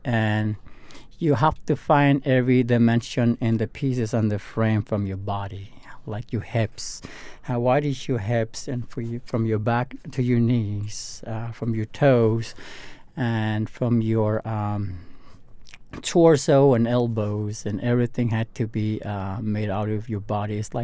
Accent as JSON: {"language": "English", "country": "Greenland", "second_language": "English", "moved": "yes", "said": "When I moved from Greenland, you know, I was kind of wondering, what am I going to do here? English is my third language"}